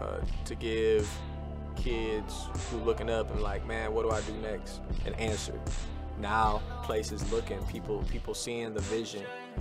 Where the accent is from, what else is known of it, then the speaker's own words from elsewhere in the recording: Phoenix, Arizona, United States; I grew up, I was born in Phoenix, Arizona.